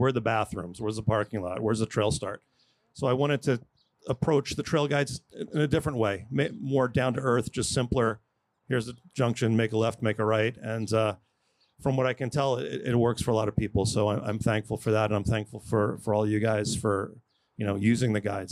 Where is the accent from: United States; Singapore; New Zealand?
United States; East Coast; moved away; I'm not a West Coast native. I'm originally from the East Coast. And coming out here about 10 years ago now